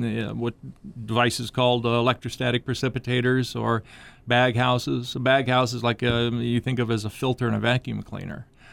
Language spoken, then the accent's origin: English; Indianapolis, Indiana, United States; I came from Indianapolis, Indiana.